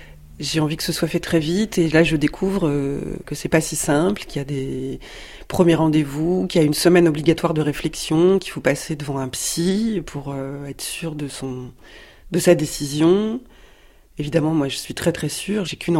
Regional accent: Brittany, France; born there; Je suis née en Bretagne, je suis pas du tout roumaine.

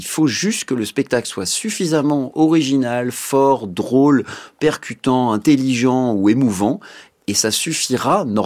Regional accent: France; je pense que ça touche particulièrement notre ce qu'on est nous en tant que Français

